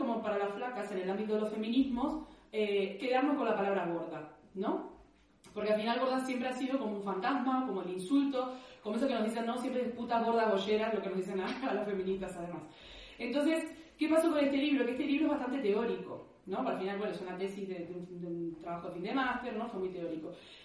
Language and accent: Spanish; Uruguay; now in Canary Islands, Spain; por acento se dan cuenta, soy sudaca, ¿no? Soy uruguaya. Vivo en Canarias, estoy de visita